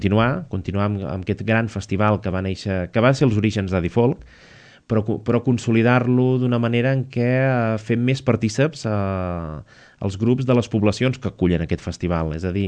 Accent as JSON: {"language": "Catalan", "region": "Catalonia", "country": "Spain", "said": "ja que jo soc de la Conca de Barberà"}